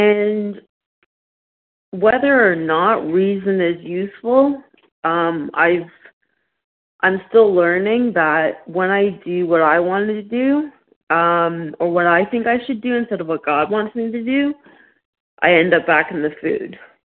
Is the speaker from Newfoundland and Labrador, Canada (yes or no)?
no; Ontario, Canada; I'm from Ontario, Canada.